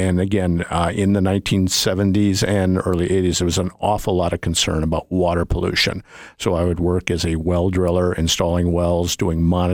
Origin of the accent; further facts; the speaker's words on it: St. Paul, Minnesota, United States; also born or lived in San Diego, United States; Born and raised in St. Paul. After high school, I was not able to afford college, so I went into the U.S. Navy in 1972